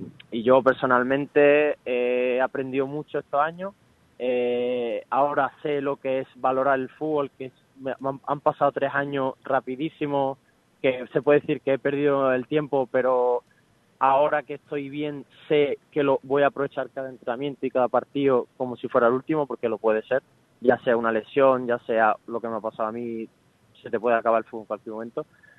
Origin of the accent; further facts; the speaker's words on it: Málaga, Andalusia, Spain; yo soy de aquí, yo soy del Málaga